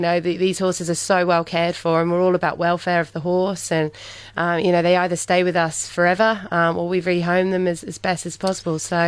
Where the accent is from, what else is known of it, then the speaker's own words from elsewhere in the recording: England, United Kingdom; being English, having an English eventing background, I've brought something new to the industry